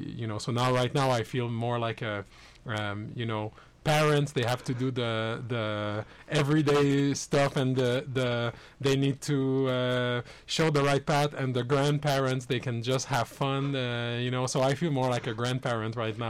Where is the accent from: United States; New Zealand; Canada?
Canada; as I'm Canadian, and Canada has a great free healthcare system